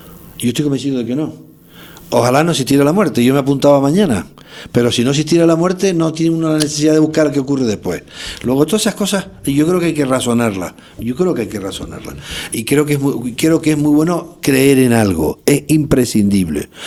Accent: Spain; yo soy universitario público español, porque soy catedrático hace mucho tiempo

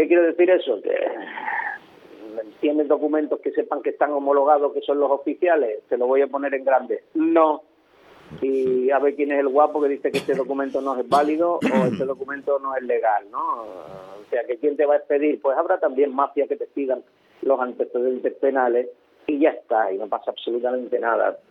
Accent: Spain; de lo tontos que somos los españoles, de lo imbéciles que somos los españoles

